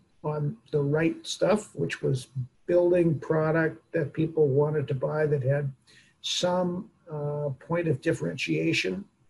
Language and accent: English; Portland, Oregon, United States; also born or lived in Tucson, United States; And so I was born in Tucson and moved to Portland.